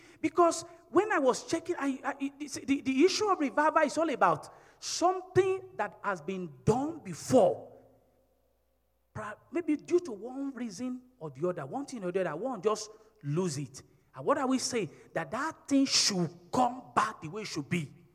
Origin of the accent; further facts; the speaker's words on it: Nigeria; Even to the extent that most of us that are here, we came from Nigeria.